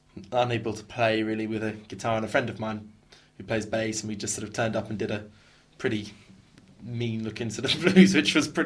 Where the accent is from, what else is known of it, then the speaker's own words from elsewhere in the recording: Totnes, South West England, United Kingdom; I do a few things around Totnes. Around Bristol. I come from Totnes, so that's why I'm confused.